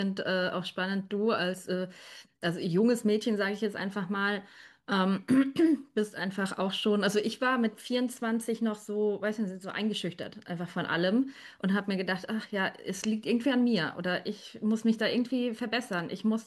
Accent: Munich, Bavaria, Germany; now in Braunschweig, Germany; Ich bin ja eigentlich ursprünglich aus München und ich bin nach Braunschweig gezogen zu meinem Freund

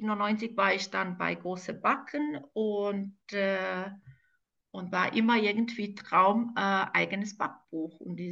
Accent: Bosnia & Herzegovina; German is a second language; moved away as an adult; now in Germany; ich bin dieses Jahr 50 geworden. Bin geboren in Ex-Jugoslawien, jetzt gehöre ich zu Bosnien als Kroatin oder katholisch aus Bosnien. Dort habe ich 18 Jahre verbracht, meine Kindheit und Jugend

